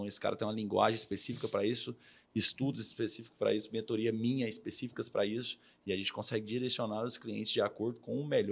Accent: Goiânia, Goiás, Brazil; now in São Paulo, Brazil; Sou de Goiânia.

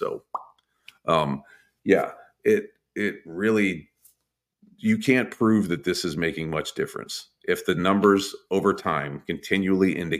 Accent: Texas, United States; I'm sorry. I'm from Texas. I'm barely literate.

